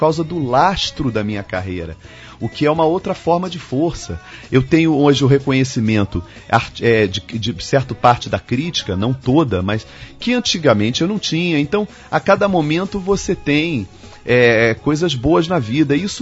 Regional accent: Rio de Janeiro, Brazil; Eu sou do Rio de Janeiro, mas eu vivo indo do norte, né, a centro-oeste, a sudeste, no país

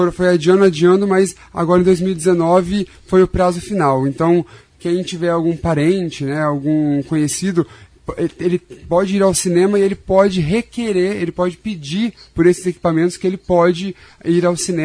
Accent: Moreira Sales, Paraná, Brazil; Meus pais frequentaram muito o cinema, inclusive eles se conheceram no cinema da minha pequena cidade chamada Moreira Salles

